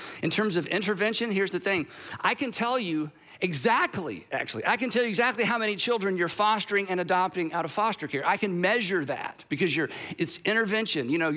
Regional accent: United States; yeah, but I'm an American. We don't prevent things.

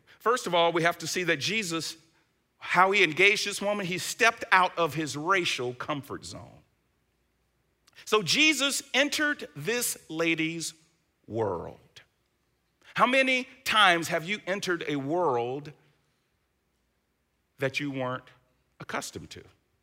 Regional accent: Atlanta, Georgia, United States; I've grown from that, from growing up in Atlanta, an all-black area, to going to the University of Tennessee, an all-white area.

